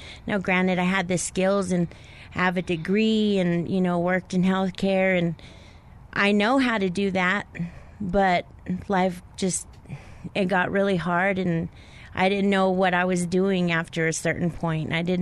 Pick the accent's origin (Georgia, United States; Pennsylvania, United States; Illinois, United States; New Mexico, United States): New Mexico, United States; Clovis; now in Albuquerque, United States; I'm originally born and raised in Clovis. Came out to Albuquerque for actually my sentence.